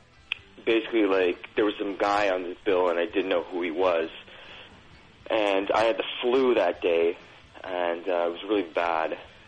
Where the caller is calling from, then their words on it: Toronto, Ontario, Canada; I'm from calling from Toronto.